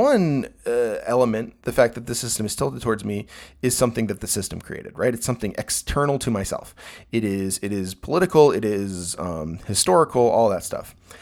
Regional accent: United States; So I'm an American heterosexual cissexual male, right?

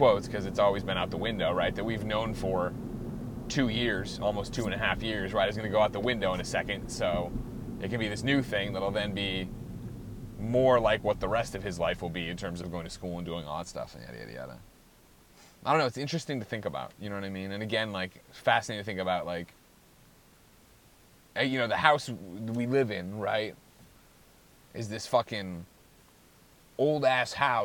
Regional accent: Chicago, Illinois, United States; also born or lived in Missouri; now in San Francisco, United States; well, technically I'm from Chicago, but I've been in San Francisco for 17 years, you know what I mean?

